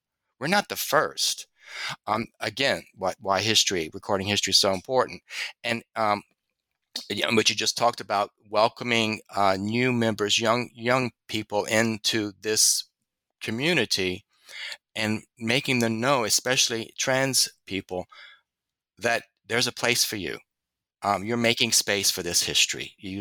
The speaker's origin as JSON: {"language": "English", "region": "Louisiana", "country": "United States", "said": "And I'm from Louisiana."}